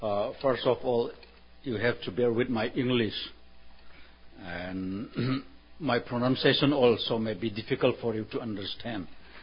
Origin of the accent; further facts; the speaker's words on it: Churachandpur, Manipur, India; English is a second language; My home state, Manipur, which is one of the 7 states in northeast India, that is bordering to Myanmar, formerly known as Burma, China, and all that.